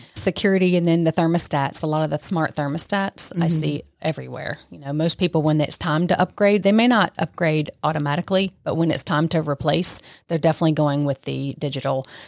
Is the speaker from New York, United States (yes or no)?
no; Mooresville, North Carolina, United States; I am from Mooresville. And so the 28115 has definitely a special place in my heart for sure.